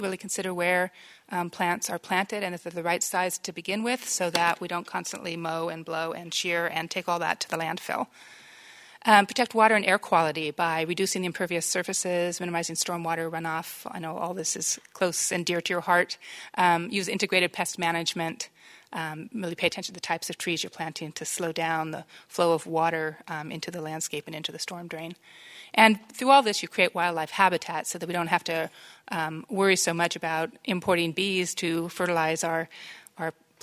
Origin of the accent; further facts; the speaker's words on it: Alameda, California, United States; This one's actually in my hometown of Alameda, I'm sorry to say.